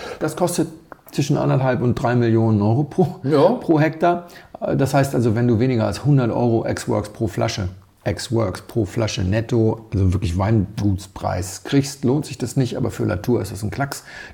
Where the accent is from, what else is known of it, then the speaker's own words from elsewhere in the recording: Hamburg, Germany; Als Hamburger weiß man das, weil wir haben einen Tidenhub im Hamburger Hafen.